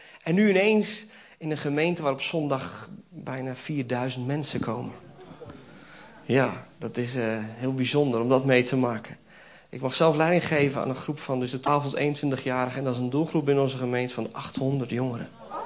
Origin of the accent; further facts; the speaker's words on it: Belgium; moved away as an adult; Ik ben geboren in België. Ik heb tot 3 jaar geleden mijn hele leven in België gewoond. Dus als het moet, doen we de preek in het Vlaams.